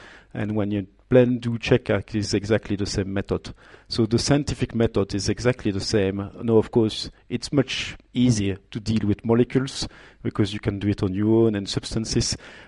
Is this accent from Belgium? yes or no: yes; Namur, Wallonia, Belgium; English is a second language; moved away as an adult; also born or lived in York, United Kingdom; I was born in Namur when I studied chemistry. And after having spent all my young time until I was something like 25 and I stayed for Belgium most of my working time